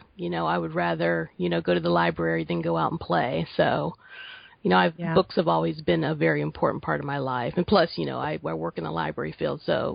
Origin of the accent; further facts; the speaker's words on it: Springfield, Ohio, United States; I am from Springfield, Ohio.